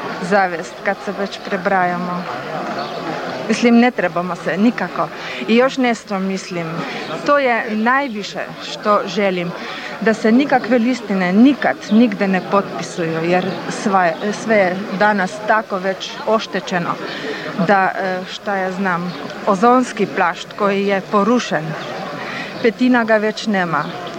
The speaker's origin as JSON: {"language": "Serbian", "country": "Slovenia", "second_language": "Serbian", "lives_now": "Trbovlje, Slovenia", "said": "ja sam Slovenka."}